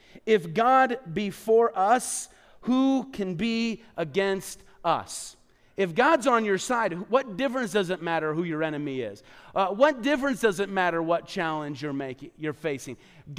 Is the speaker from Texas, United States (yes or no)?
no; Peoria, Illinois, United States; I was back in my hometown of Peoria.